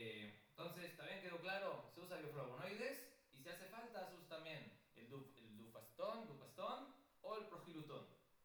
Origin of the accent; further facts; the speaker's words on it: Argentina; Yo soy de Argentina, sí, pero voy mucho a México.